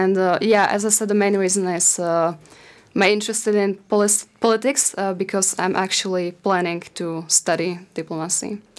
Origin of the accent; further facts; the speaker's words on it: Slovakia; because I'm also from Slovakia